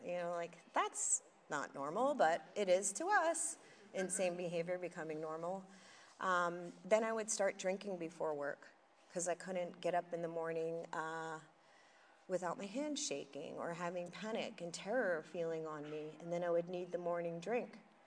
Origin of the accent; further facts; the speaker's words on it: Philadelphia, Pennsylvania, United States; I'm from Philadelphia. We have blue laws. You can't even buy liquor on Sunday in Philly.